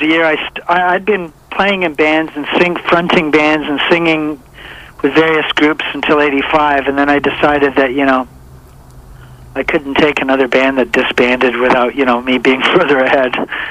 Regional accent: Canada; I'm a Canadian, and this is the way it is.

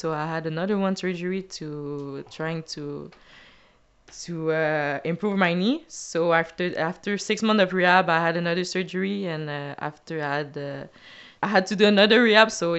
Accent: Montreal, Quebec, Canada; Yeah, so I grew up in Montreal with both of my parents.

